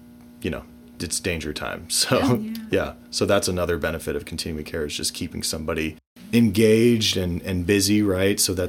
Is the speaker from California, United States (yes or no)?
yes; San Diego, California, United States; back home where I grew up in San Diego